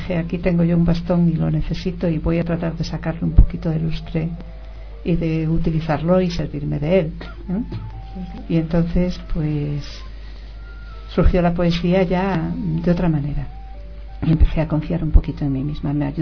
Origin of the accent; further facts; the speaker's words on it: Galicia, Spain; first language gl; nací hablando gallego, viví hasta los 13 años hablando gallego, pero luego aprendí castellano y viví en un mundo en que se hablaba castellano.